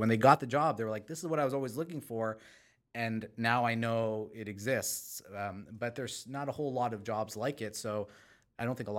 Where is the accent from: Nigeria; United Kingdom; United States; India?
India; Kanpur, Uttar Pradesh; born there; I was born in Kanpur, but my parents were already living in New York at the time.